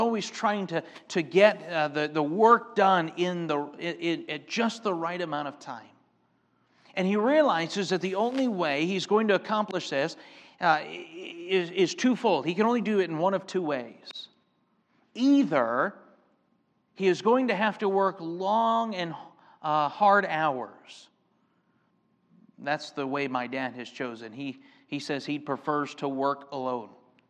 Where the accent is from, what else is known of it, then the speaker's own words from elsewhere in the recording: Michigan, United States; I'm from Michigan. My wife's from Wisconsin. So we are familiar with the North.